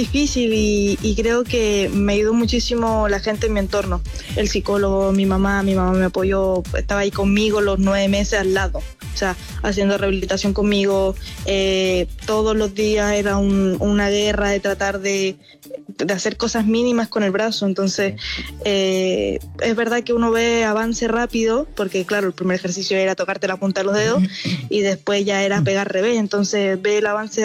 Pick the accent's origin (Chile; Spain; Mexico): Chile; que sea en Chile me llena el corazón. O sea, yo tenía muchas ganas de jugar en mi país